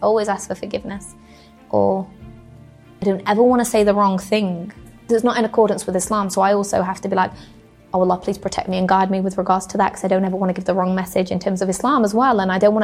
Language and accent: English; England, United Kingdom; Not because I hate my own country, absolutely not. This is home. England is home. I love this country. I'm half English.